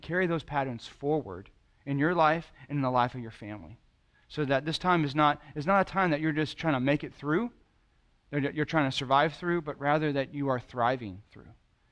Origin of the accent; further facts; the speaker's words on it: California, United States; He and I grew up together in California, and we were good friends in fourth grade